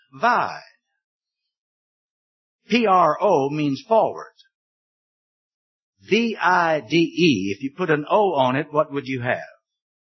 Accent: Richmond, Virginia, United States; I'm from Richmond.

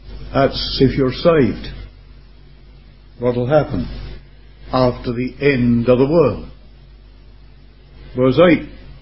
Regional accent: England, United Kingdom; Being an Englishman, I wouldn't be sure.

